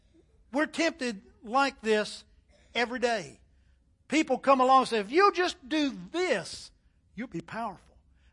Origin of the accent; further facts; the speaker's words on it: Charlotte, United States; We visited Charlotte, my hometown, about 3 weeks ago, so I could see my sister